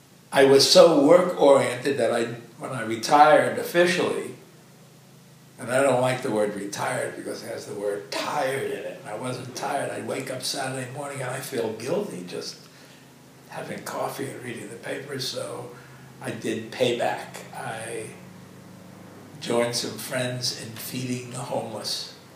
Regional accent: Bronx, New York, United States; born there; I'm 82. I was born in the Bronx when dinosaurs roamed the earth in 1933. I'm first generation. My parents were immigrants from Russia.

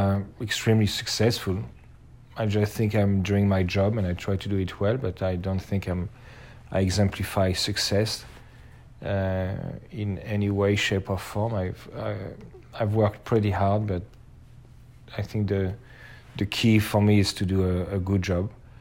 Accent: Paris, Île-de-France, France; now in Los Angeles, United States; I was born in Paris, France, in the 1970. It's a very different life from what we know here, especially in Los Angeles. I grew up with my mother and my grandmother.

